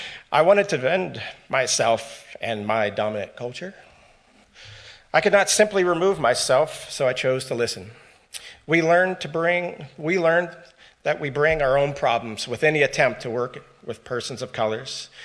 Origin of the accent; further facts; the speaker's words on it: Charleston, South Carolina, United States; I was raised Southern Baptist in the Charleston, South Carolina area.